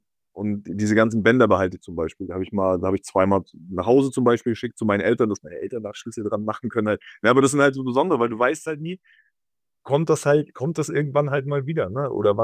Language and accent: German; Rostock, Mecklenburg-Vorpommern, Germany; born there; Ja, also bin ja gebürtiger Rostocker halt auch. Meine ganze Familie, auch meine Frau, mein Sohn, unsere Eltern, meine Schwiegereltern kommen alle aus Rostock.